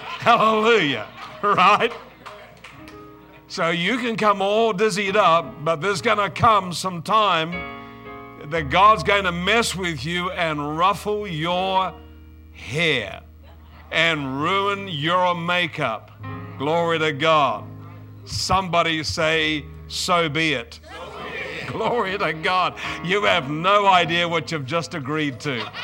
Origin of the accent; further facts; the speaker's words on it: Queensland, Australia; And I come from Australia, from a place north of a main center called Brisbane. I live on the Sunshine Coast, about 5 minutes from my house, by car to the beach.